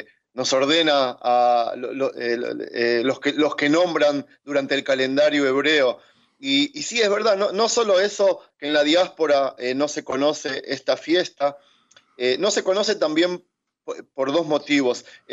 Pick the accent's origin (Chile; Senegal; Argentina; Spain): Argentina; now in Israel; Días feriados en mi país de origen, Argentina, se festejaban además de otra manera